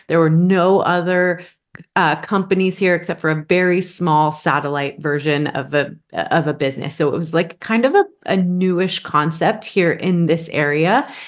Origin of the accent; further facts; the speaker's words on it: Texas, United States; now in Idaho, United States; So I was born and raised in Texas. I never thought I'd leave Texas until my husband, this super proud Idahoan, showed up and talked about this place called Idaho